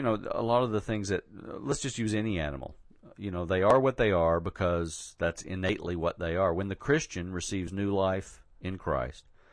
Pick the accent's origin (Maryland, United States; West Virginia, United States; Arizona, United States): West Virginia, United States; Gary; I'm the one from West Virginia.